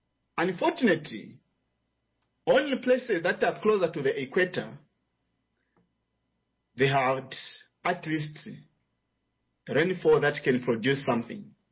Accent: Zambia; I'm from Zambia

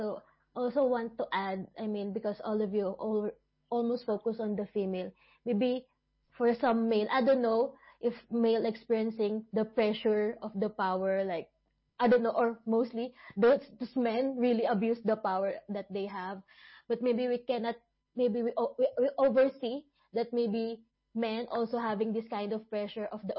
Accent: Philippines; even in my home country in the Philippines.

